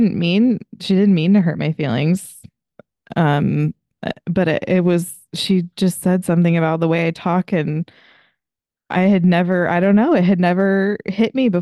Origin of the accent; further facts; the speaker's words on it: California, United States; accent: Southern California; I've got that lazy kind of, you know, unfortunate Southern California thing